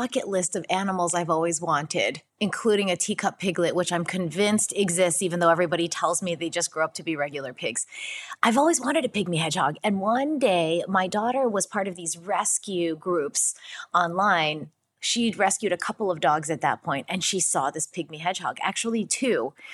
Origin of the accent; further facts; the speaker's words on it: New York, United States; also born or lived in Atlanta, Georgia; Yeah, I was born in Atlanta, Georgia, when my father was getting his PhD at Georgia Tech. But very quickly, we ended up moving up and down the East Coast. I ended up in upstate New York, and that's where I spent most of my childhood